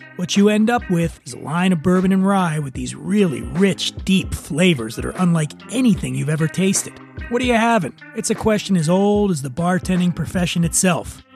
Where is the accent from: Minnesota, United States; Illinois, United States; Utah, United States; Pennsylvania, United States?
Pennsylvania, United States; Philadelphia; Even, you know, I'm from Philadelphia, and I got a little Philly soft pretzel.